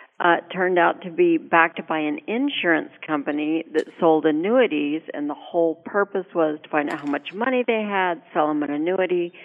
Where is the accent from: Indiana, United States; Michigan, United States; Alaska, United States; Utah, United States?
Alaska, United States; I was raised in Alaska. That's what you do in Alaska.